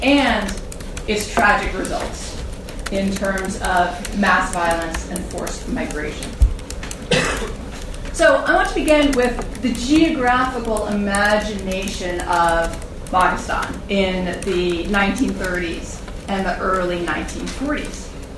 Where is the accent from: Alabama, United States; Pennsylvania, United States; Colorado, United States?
Colorado, United States; like my home state of Colorado in the United States?